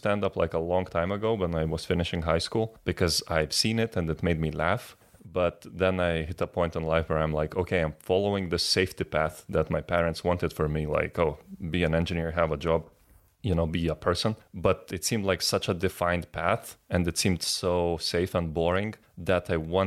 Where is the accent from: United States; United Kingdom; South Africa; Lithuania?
Lithuania; English is a second language; Maybe it's because, like, I'm from Lithuania.